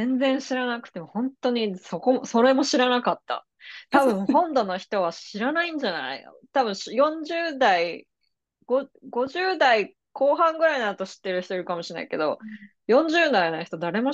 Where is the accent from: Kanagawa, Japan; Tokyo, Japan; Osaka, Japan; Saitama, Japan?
Kanagawa, Japan; Yokohama; also born or lived in Hiroshima; 私は広島で生まれて横浜、神奈川県の横浜で育って、で14歳までかな。14歳までそこで育った。14歳じゃないな。10歳かな。多分10歳くらいだと思う。